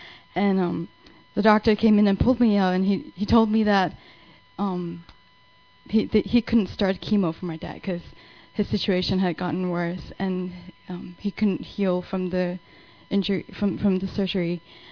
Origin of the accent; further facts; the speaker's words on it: Singapore; also born or lived in Arizona; now in United States; I'm Ming's wife. I'm from Singapore. I was born and raised in Singapore. And I came to the U.S. And I've been living here for a couple of years. And like he mentioned, we just moved here from Arizona.